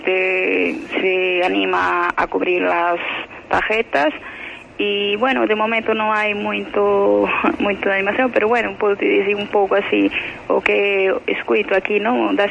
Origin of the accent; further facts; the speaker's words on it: Brazil; Spanish is a second language; now in Spain; para mí, como brasileña, evidentemente, gustaría que ganara Brasil, pero mi segundo país, evidentemente, es España.